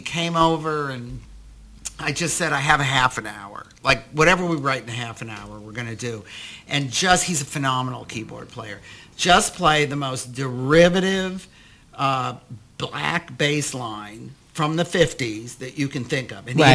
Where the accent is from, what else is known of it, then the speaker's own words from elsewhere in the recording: Detroit, Michigan, United States; swinging through the streets of Detroit, my hometown, which I did not know until I went and saw the movie.